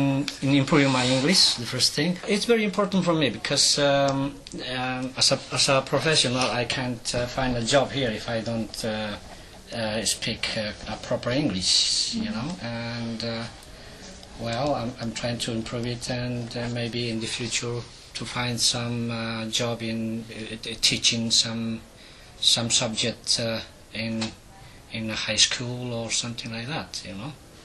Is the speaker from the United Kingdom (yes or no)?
no; Bolivia; moved away as an adult; I come from Bolivia, South mm-hmm. America.